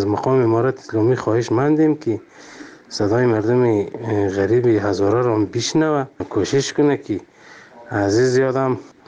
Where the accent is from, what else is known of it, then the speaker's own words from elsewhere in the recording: Afghanistan; ما شهروند افغانستانیم